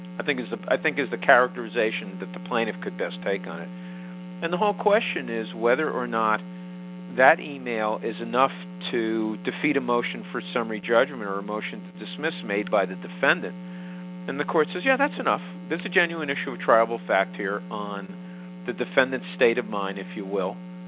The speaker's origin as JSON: {"language": "English", "region": "New Jersey", "country": "United States", "tie": "born or raised there", "said": "New Jersey, for example, my home state, has had some decisions within the last 2 years"}